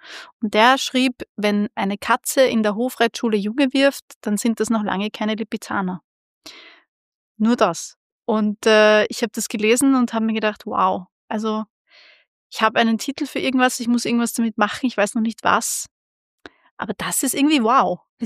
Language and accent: German; Vienna, Austria; Ich bin zwar in Wien geboren und aufgewachsen, also ich bin Wienerin